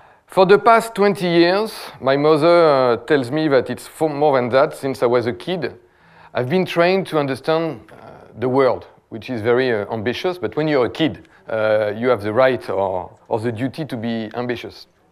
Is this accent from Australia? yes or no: no; France; accent: French; English is a second language; I hope my French accent will help all the French speakers in the room, so I'm sure you will be able to understand me, so don't worry too much.